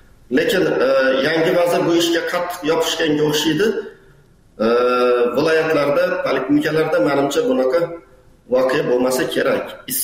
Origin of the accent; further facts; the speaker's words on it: Xorazm Region, Uzbekistan; Endi men Xorazmda katta bo'lganman